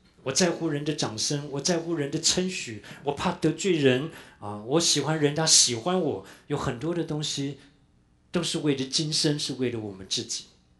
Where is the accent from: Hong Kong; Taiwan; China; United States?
Taiwan; 我自己在台湾长大，从来没那样子被冻过的哈